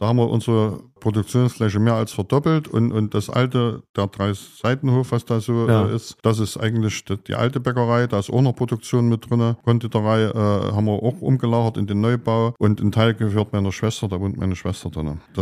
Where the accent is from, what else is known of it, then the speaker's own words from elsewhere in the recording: Gera, Thuringia, Germany; ich bin in Gera geboren und wohne schon immer in Gera bis 84 in Rubitz, also in der elterlichen Bäckerei. Und dann haben wir in Tischitz auch auf dem Grundstück von der Oma gebaut und wohnen seit 87 in Tischitz.